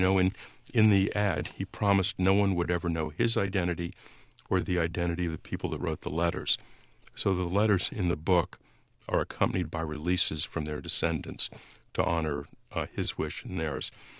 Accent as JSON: {"language": "English", "town": "Canton", "country": "United States", "tie": "born or raised there", "said": "it was more money than most people in my hometown of Canton had seen in memory. Unemployment was 50%, that's the estimate, back then in my hometown."}